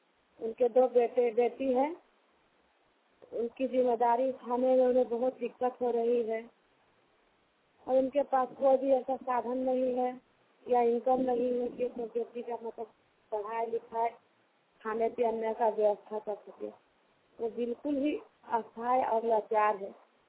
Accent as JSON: {"language": "Hindi", "town": "Newari", "country": "India", "said": "मैं नेवरी विकास की हूँ। हमारा गांव नेवरी है।"}